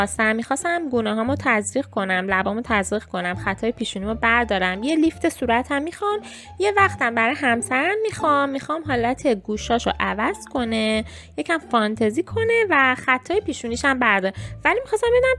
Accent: Iran; ماهایی که توی ایران بودیم و توی ایران بزرگ شدیم

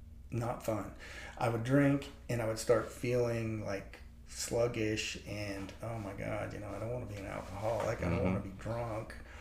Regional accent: Ohio, United States; moved away as an adult; also born or lived in Texas; by the time I was 19, I grew up in Ohio, and it was time to leave. You know, it was time to get thrown out of the nest. And so I left Ohio and moved to Texas.

